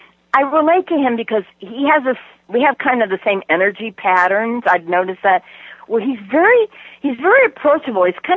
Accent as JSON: {"language": "English", "town": "Leawood", "region": "Kansas", "country": "United States", "tie": "born or raised there", "said": "My family's from Mission Hills, and I grew up in Leawood."}